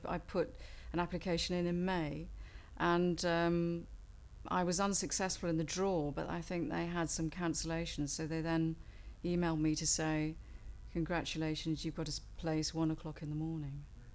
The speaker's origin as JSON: {"language": "English", "town": "Woking", "region": "South East England", "country": "United Kingdom", "said": "and I'm 46, and I come from Woking in Surrey."}